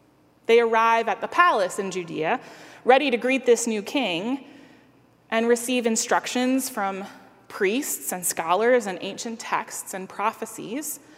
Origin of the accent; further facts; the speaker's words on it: Japan; It may have been shaped by growing up in Japan